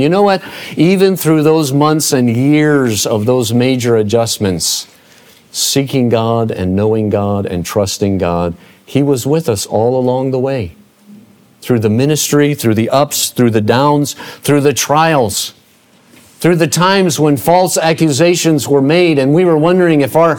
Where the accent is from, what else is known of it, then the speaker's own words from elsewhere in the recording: Indiana, United States; Cameroon is a little different than growing up in Indiana in the Midwest of the United States.